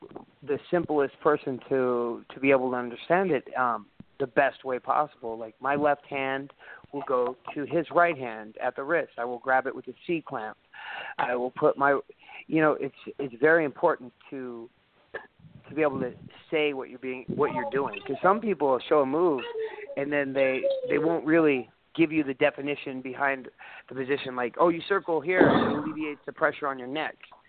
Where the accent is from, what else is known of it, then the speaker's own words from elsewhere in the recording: United States; Because I'm an American, I can do that.